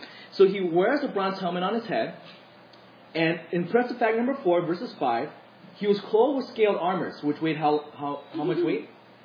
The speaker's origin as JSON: {"language": "English", "country": "United States", "said": "I was like, no, I'm not imperial. I'm American."}